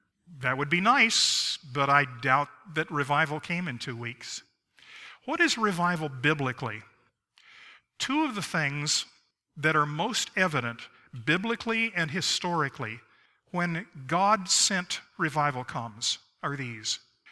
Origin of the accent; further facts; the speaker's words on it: Miami, Florida, United States; I grew up in Miami, Florida, which is not south. From Miami, you have to go north to get south.